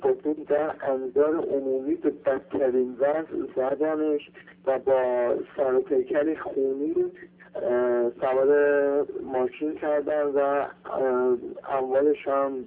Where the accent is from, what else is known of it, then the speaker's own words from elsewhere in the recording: Iran; باعث افتخار سربلندی من به عنوان یک ایرانی هستش